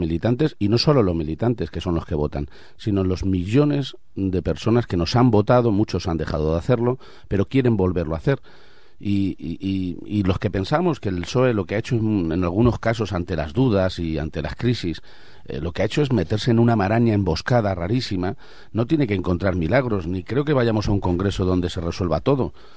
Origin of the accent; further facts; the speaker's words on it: Albacete, Castilla-La Mancha, Spain; ya he estado incluso en mi tierra, en Castilla-La Mancha, en Albacete